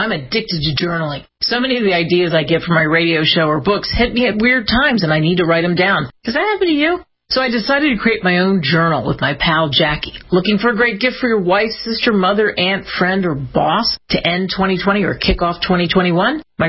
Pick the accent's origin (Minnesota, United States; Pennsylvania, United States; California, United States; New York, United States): Pennsylvania, United States; I mean, look, I grew up outside of Philly.